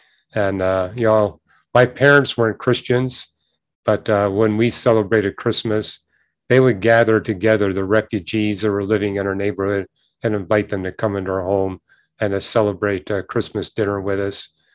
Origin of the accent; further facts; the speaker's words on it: Canada; I was born and raised in Canada.